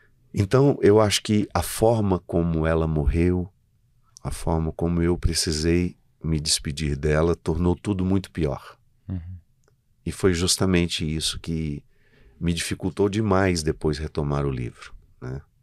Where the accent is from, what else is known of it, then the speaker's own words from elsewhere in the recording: Formiga, Minas Gerais, Brazil; born there; para a cidade onde nós nascemos, onde ela nasceu, lá em Formiga.